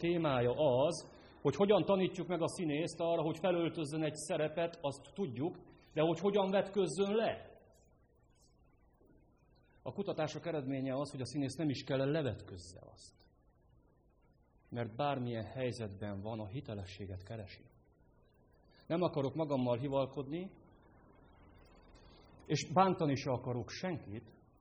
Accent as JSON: {"language": "Hungarian", "town": "Miercurea Ciuc", "region": "Harghita", "country": "Romania", "tie": "born or raised there", "said": "Erdélyből származom, Felső Maros mentén születtem, Csíkszeredában nevelkedtem."}